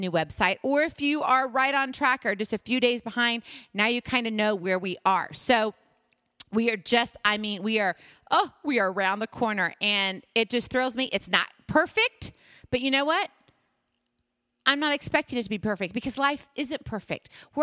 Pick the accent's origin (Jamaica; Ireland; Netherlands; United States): United States; Hawaii; And as you all know, I'm from Hawaii